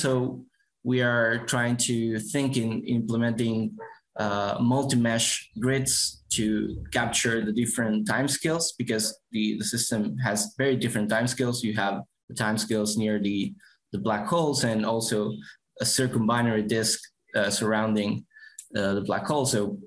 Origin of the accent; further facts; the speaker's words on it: Argentina; It's pronounced … because I'm from Argentina too.